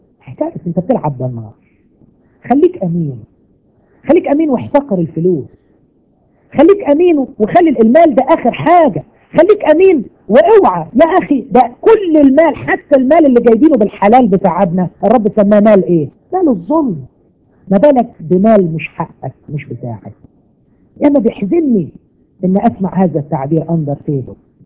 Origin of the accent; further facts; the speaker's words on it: Egypt; يعني ياما ناس شفناهم خصوصا عندنا في مصر، ما اعرفش الحكايه دي هنا ولا لا